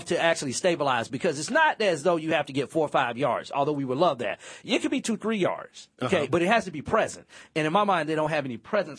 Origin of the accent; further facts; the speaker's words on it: Atlanta, Georgia, United States; all the way to the dirty South, my hometown, Atlanta, to play the Falcons. Shout out to the A-Town. Okay, the real L.A., lovely Atlanta.